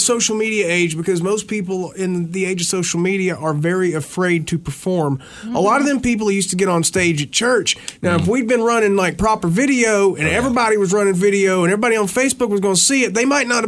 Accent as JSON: {"language": "English", "region": "Louisiana", "country": "United States", "said": "No, I'm from Louisiana."}